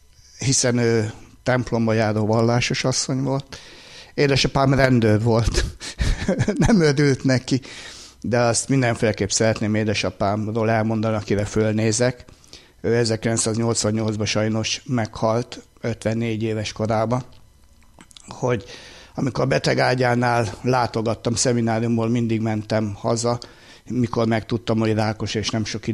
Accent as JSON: {"language": "Hungarian", "region": "Budapest", "country": "Hungary", "said": "én budapesti származású vagyok"}